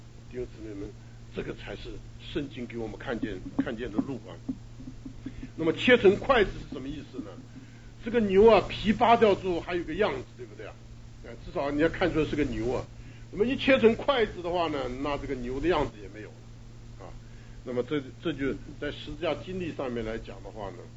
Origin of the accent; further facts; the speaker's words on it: China; 尤其我们中国人啊，这个面皮代表我们的尊严是吧？